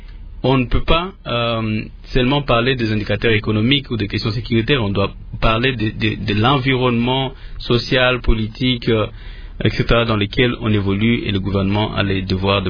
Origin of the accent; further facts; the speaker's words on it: Goma, North Kivu, DR Congo; On a des populations de chez moi, à Goma, à Sake, dans le Rutshuru, à Beni et les autres qui vivent, dorment, ne sachant pas s'ils vont se réveiller le lendemain matin.